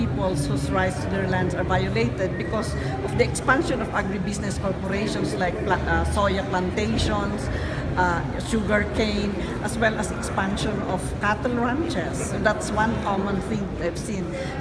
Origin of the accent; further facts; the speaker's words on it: Philippines; I come from the Philippines